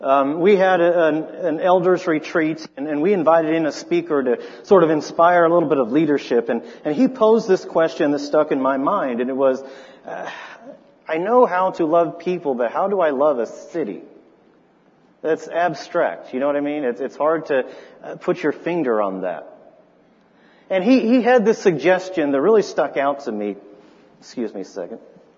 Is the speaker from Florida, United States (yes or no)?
no; Noonan, Georgia, United States; I mean, I'm from Noonan, Georgia. I'm from 2 hours north of here.